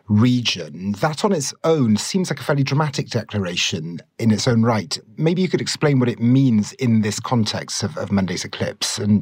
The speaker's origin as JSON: {"language": "English", "region": "Wales", "country": "United Kingdom", "said": "And it would be remiss of me, as a Welsh person, not to mention that I have heard a rumour"}